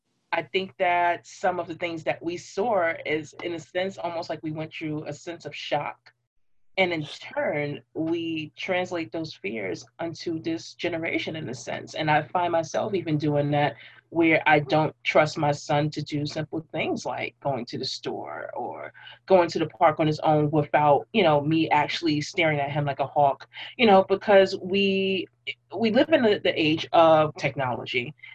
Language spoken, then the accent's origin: English; Brooklyn, New York, United States; Oh, 80s baby growing up in Brooklyn. Oh, man. So many things have changed over the last, well, I've been here for, what, 32 years of my life?